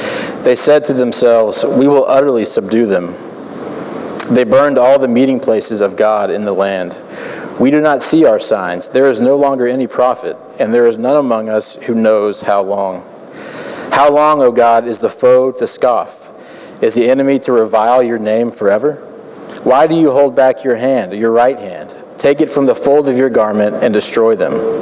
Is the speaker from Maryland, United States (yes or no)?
no; Austin, Texas, United States; now in New York, United States; but I actually grew up in Austin, Texas. So I am a Texan, but I've been here for quite some time and consider New York our home now.